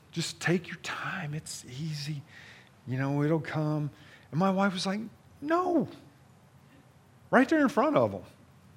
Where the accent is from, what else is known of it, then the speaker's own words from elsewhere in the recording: Kentucky, United States; Now listen, I'm from Kentucky, so my train of thought don't run too deep, all right?